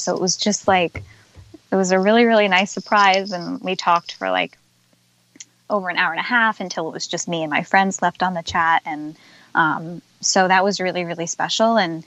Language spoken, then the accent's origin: English; New Jersey, United States; I'm originally from Jersey, so it was hard to kind of be on the other side of the country.